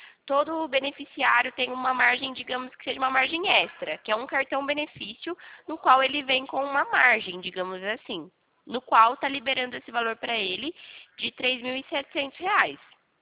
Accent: São Carlos, São Paulo, Brazil; Não, não, eu sou aqui de São Carlos.

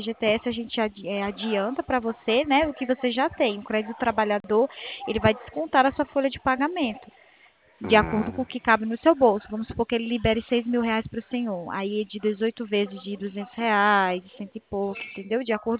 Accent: Ceará, Brazil; sou cearense. Também tenho um sotaque meio arrastado.

